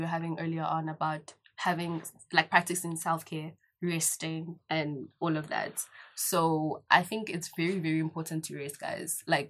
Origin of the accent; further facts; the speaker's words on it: Pretoria, Gauteng, South Africa; I'm originally from Pretoria, but I stay in Joburg.